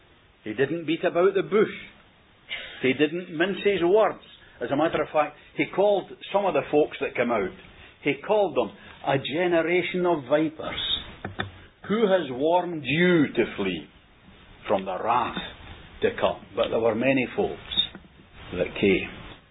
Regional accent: Glasgow, Scotland, United Kingdom; now in Lanarkshire, United Kingdom; I'm a Glaswegian, of course, whilst I've lived in Lanarkshire for many years. I'm a Glaswegian

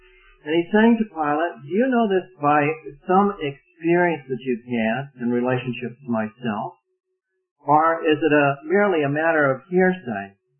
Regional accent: United States; Now, this points up to me personally that I have responsibilities to my government because I am an American.

